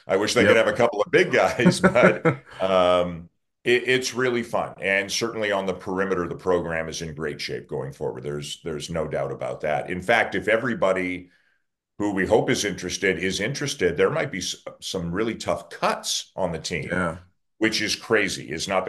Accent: Canada; I'm proudly Canadian

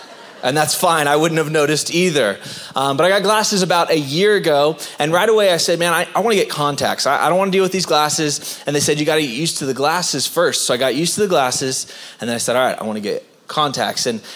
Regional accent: San Diego, California, United States; All right, I'm from San Diego. I like the warm.

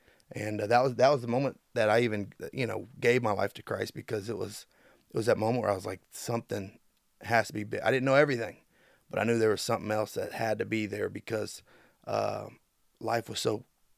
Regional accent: Falmouth, Kentucky, United States; Yeah, I grew up in Falmouth, born and raised there.

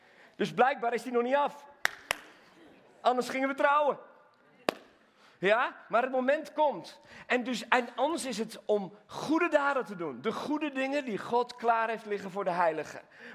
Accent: Netherlands; Ik ben Nederlander, maar ik ben meer koninkrijkskind.

